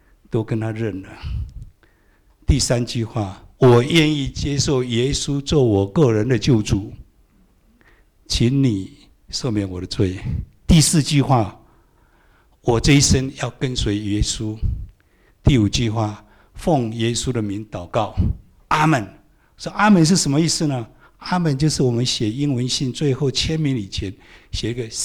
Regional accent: Taiwan; moved away as an adult; also born or lived in United States; 我三十岁以前是从小出生在台湾，从来没有去过礼拜堂，也没有听过完整的福音，不认识主。三十一岁在美国信主蒙恩得救了

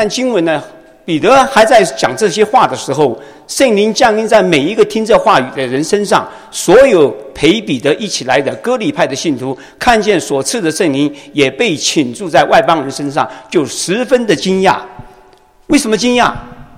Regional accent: Taiwan; also born or lived in Shanghai; now in United States; 我是在上海生的，但是我在台湾长大的。

